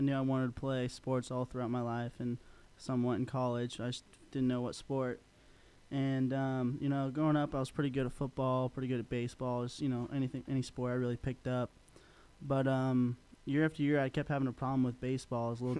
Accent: Santa Cruz, California, United States; born there; I knew I wanted to go back to California because, you know, I was born in Santa Cruz.

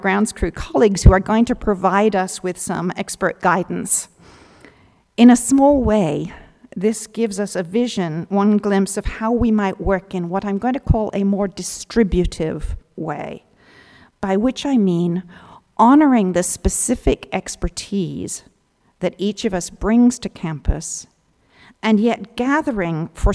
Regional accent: United Kingdom; You've heard of reading tea leaves, and I suppose as a British person I should be able

